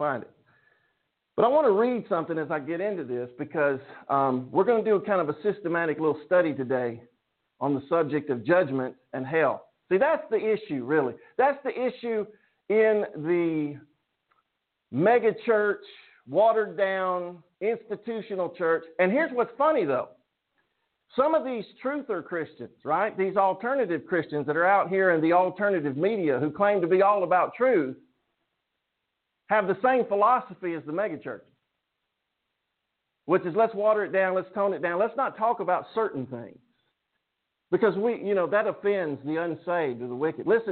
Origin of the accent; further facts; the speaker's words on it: United Kingdom; You see, I'm British. It is what we do.